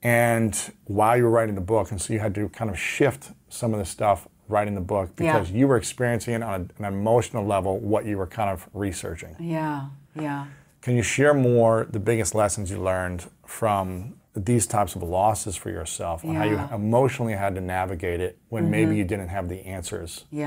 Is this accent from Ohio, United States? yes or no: yes; Ohio, United States; especially as an athlete